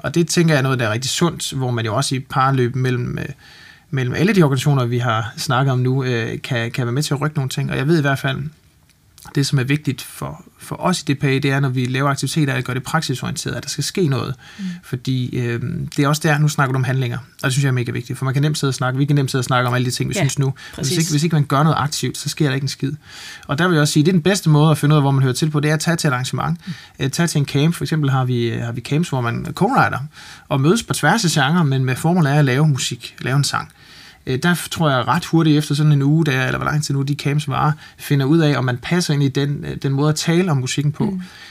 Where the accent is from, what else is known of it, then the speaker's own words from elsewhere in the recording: Frederikshavn, North Denmark Region, Denmark; now in Copenhagen, Denmark; Allerførst, jeg gjorde, da jeg flyttede til København fra Frederikshavn sin tid, det var at starte en komponistforening